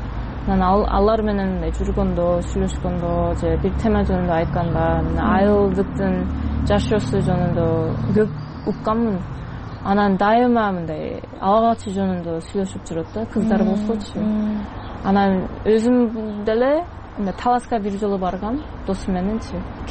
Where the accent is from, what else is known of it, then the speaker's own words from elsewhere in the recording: United States; Kyrgyz is a second language; also born or lived in South Korea; now in Kyrgyzstan; Америкада төрөлгөм, бирок улуттугум кореямын, кореялыкмын. Көбүнчө мындай Америкада жашагам, бирок Кореяда 6 жыл жашагам, 11 жаштамындан 17 жаштамга чейин. Ошондуктан корейче дагы орточо эле жакшы билем. Анан Америкада жүрүп, университет дагы ошол жерде бүтүп иштеп, анан мындай Кыргызстанга келдим.